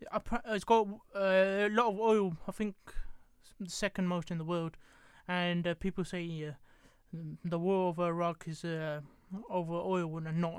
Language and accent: English; England, United Kingdom; I'm like Indian, yeah. I've got Indian family, but I'm born and bred in England